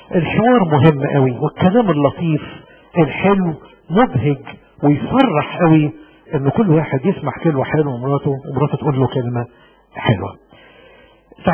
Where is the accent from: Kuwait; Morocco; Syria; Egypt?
Egypt; احنا يوم الاجازه بتاعتنا كمصريين هو يوم الخمول والكسل